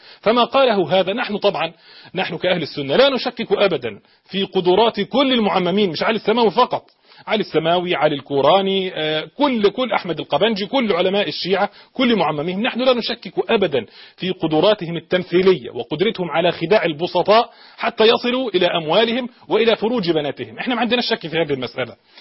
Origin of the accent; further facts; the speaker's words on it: Egypt; أنا رجل مصري وأنا بطبيعتي مولع بالتفصيلات